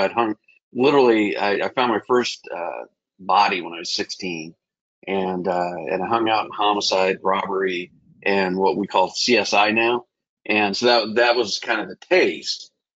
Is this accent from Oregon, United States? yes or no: yes; Portland, Oregon, United States; I grew up in Portland, Oregon, and my middle school slash high school did a tour called Landmarks Democracy.